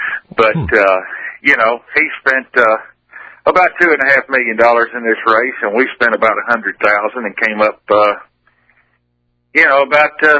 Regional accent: Texas, United States; I grew up here in Northeast Texas. I grew up on a working cattle ranch. That's what I currently do. I've done that all my life.

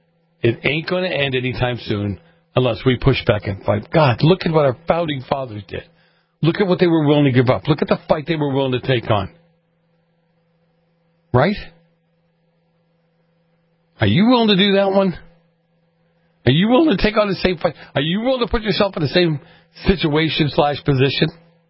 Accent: Boston, Massachusetts, United States; Look, I grew up in Boston. I grew up in a very mafia-centric area.

